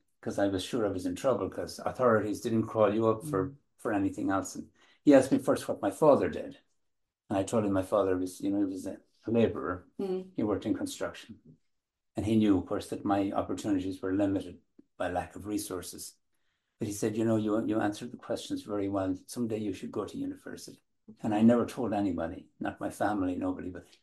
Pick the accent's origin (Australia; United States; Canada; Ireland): Ireland; west of Ireland; Well, I grew up in Ireland, in the west of Ireland, in fact, in a rural area.